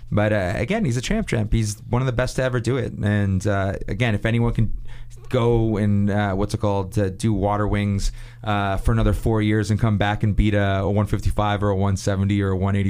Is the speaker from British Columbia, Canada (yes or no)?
no; Toronto, Ontario, Canada; I'm from Toronto